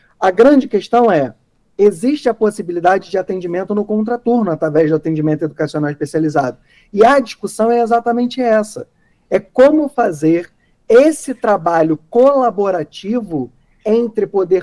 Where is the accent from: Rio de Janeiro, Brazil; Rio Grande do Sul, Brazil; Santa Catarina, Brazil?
Rio de Janeiro, Brazil; eu sou do estado do Rio de Janeiro, sou advogado do Rio de Janeiro